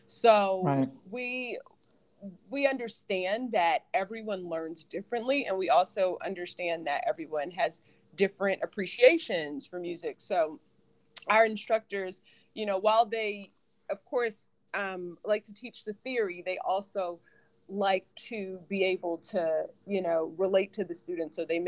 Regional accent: Houston, Texas, United States; also born or lived in New York; I actually, although I'm from Houston, Texas, I moved to DC from New York. I'd been living in New York for a really long time.

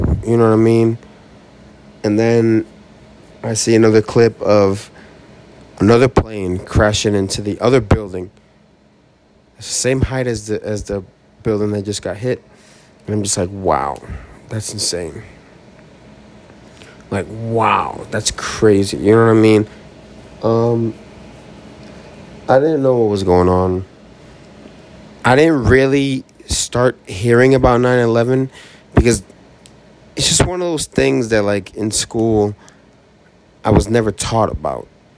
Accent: Boston, Massachusetts, United States; I'm from Boston, and this is has hit a toll real hard on us.

